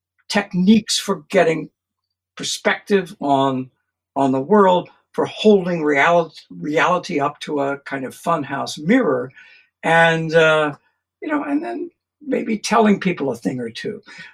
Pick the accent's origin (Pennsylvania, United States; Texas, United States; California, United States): Pennsylvania, United States; Roslyn; Growing up in Roslyn, Pennsylvania, I was very near a large cemetery